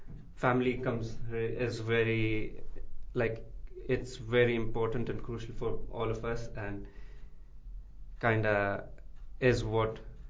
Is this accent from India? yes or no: yes; Pune, Maharashtra, India; born there; And yeah, Marathi, because I was born in Pune, and there's, like, Maharashtra people speak Marathi.